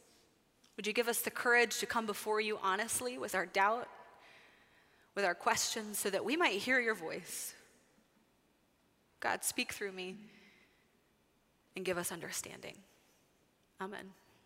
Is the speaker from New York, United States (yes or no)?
no; Dallas, Texas, United States; I grew up in Dallas